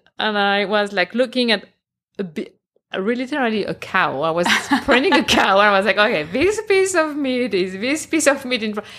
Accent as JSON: {"language": "English", "country": "France", "said": "I'm from France."}